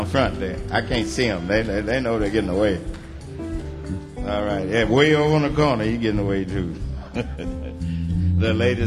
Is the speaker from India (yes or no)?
no; Mississippi, United States; Now, ladies and gentlemen, I'm from Mississippi. Mississippi, way down in the USA.